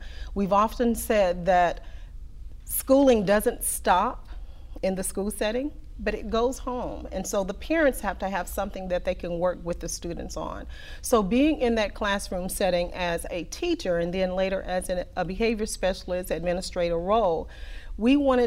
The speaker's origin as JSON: {"language": "English", "town": "Houston", "region": "Texas", "country": "United States", "tie": "born or raised there", "said": "Born and raised here in Houston, Texas, or a small community outside of the north side. It was called Coralville, Texas. Now it was annexed into Klein ISD area. So now it is now Houston, Texas."}